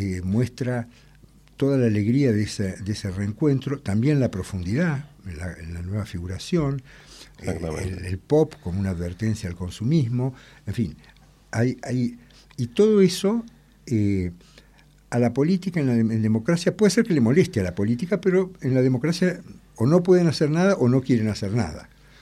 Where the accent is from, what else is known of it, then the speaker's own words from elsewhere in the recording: Argentina; Esto no es política, esto es quiénes somos los argentinos.